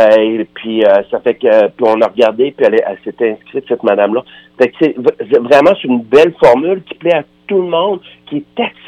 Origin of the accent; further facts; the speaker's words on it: Saint-Ulric, Quebec, Canada; je voulais aller à Saint-Ulric, mon village natal, là.